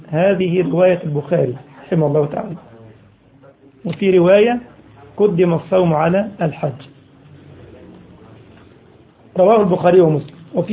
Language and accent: Arabic; Egypt; لأن عندنا في مصر ما فيهوش الهاندي ده، يقول لك النقال أو الجوال أو المحمول